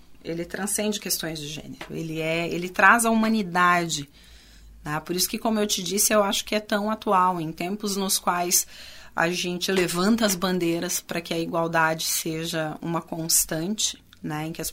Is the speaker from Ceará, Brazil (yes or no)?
no; São Paulo, Brazil; eu sou paulista. Não, e quando cheguei ao Rio Grande do Sul, comecei a faculdade de letras